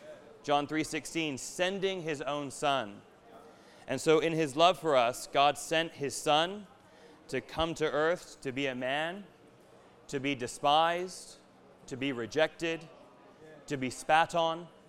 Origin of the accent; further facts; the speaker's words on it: United States; sorry, I grew up in America, so I know nothing about world history and everything about U.S. history.